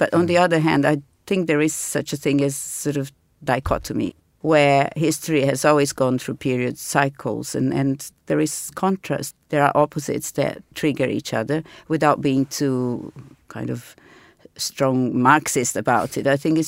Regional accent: Brazil; I'm from Brazil and my family is a real mixture, like many in Brazil

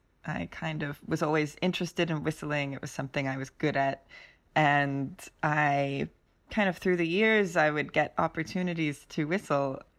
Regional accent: Mullumbimby, New South Wales, Australia; also born or lived in Los Angeles, United States; I grew up in Mullumbimby. I spent my formative years in Los Angeles, and then we moved to Mullumbimby, Australia, which was quite a shock. It's inland from Byron Bay.

